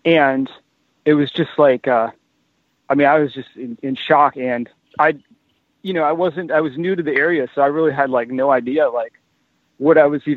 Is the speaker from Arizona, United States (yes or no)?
yes; Phoenix, Arizona, United States; like I came from Phoenix, so to me it was like when these like really like snotty, like kind of like hipster, like you know, actor people and whatnot would like talk about how they, you know, like the Valley